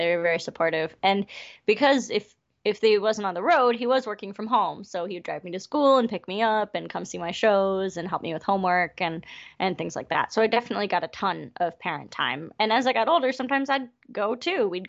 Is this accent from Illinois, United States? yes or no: yes; Chicago, Illinois, United States; born there; Yeah, so I was born in Chicago